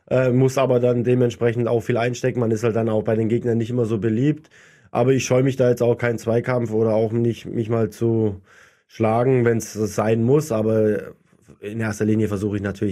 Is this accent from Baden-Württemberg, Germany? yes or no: yes; Schwenningen, Baden-Württemberg, Germany; letztes Jahr waren wir ja in Schwenningen bei meiner Familie, wir kommen aus dem Schwarzwald, da haben wir natürlich bei uns zu Hause wirklich weiße Weihnachten gehabt